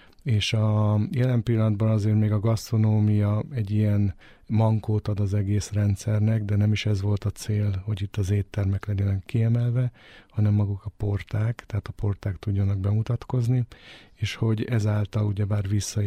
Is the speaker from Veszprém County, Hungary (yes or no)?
no; Székesfehérvár, Fejér, Hungary; ugye már vidéki vagyok, tehát gyermekkorom nagy részét, ahogy említettem is, nagymamámnál töltöttem, tehát a nyári szüneteket, illetve hát Székesfehérvár értelemszerűen a vidék.